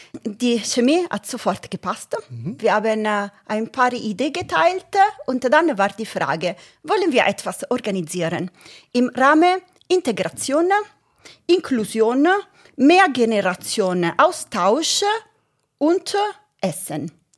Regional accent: Rome, Lazio, Italy; born there; German is a second language; Und dann bin ich in Rom geboren.

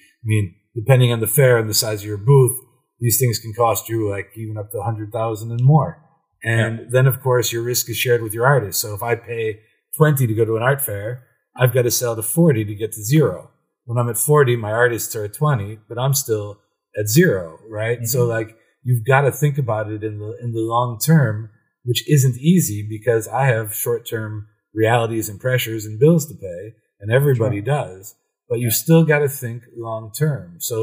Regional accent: Cleveland, Ohio, United States; Yeah, I'm from Cleveland, Ohio.

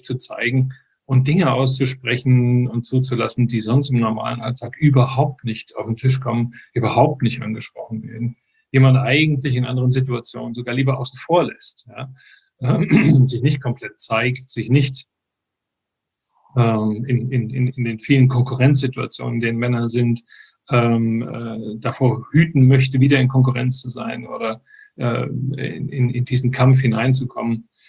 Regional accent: Frankfurt, Hesse, Germany; born there; moved away as an adult; Norden von Stuttgart, genau. Genau, ursprünglich bin ich aber in Frankfurt geboren, bin mit 25 hier runtergekommen in den Süden. Meine Einflüsse sind weit verstreut über Deutschland. Meine Mutter kommt aus dem Rheinland, aus dem Raum Köln, und mein Vater ist gebürtiger Sachse.

